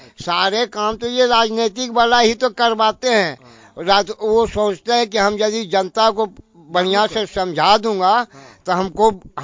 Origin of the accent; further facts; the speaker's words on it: Ratanpur Sohjana, India; मैं ग्राम रतनपुर सोहजना के रहने वाला हूँ मैं।